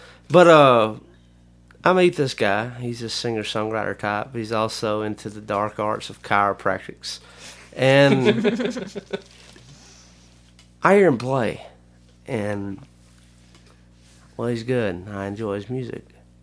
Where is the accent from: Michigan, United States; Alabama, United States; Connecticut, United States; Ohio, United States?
Alabama, United States; I'm from Lamar County, Alabama. You've been to my house. You understand, like, the smallness.